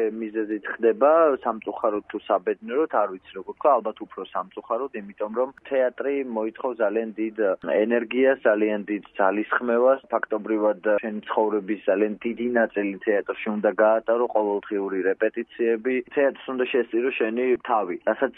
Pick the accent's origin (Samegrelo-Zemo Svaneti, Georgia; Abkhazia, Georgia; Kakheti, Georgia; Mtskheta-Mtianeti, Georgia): Samegrelo-Zemo Svaneti, Georgia; Zugdidi; now in Tbilisi, Georgia; ზუგდიდში დავიბადე, გავიზარდე, რა თქმა უნდა, ჩემი ბავშვობის ძალიან დიდი ნაწილი ზუგდიდში მაქვს გატარებული, მაგრამ ჩემი ბავშვობის ძალიან დიდი ნაწილი მე ასევე თბილისში მაქვს გატარებული